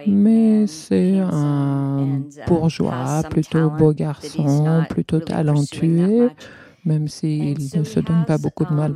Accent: Florida, United States; J'ai grandi en Floride et on passe tout son temps en voiture.

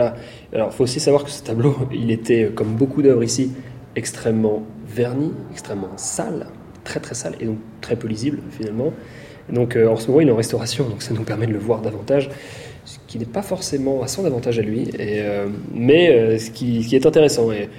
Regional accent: Normandy, France; now in Draguignan, France; Moi je ne suis pas du tout drassénois, on appelle comme ça les habitants de Draguignan. Je suis normand

